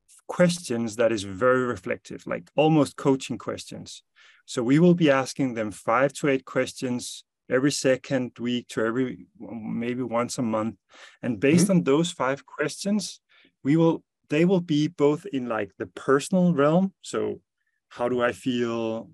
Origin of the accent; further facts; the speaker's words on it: Denmark; I'm from Denmark. Father of three boys